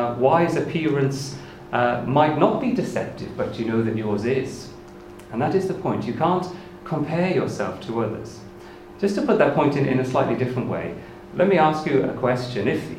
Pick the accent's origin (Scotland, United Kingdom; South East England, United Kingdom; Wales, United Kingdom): Wales, United Kingdom; Wrexham; I grew up in Wrexham in North Wales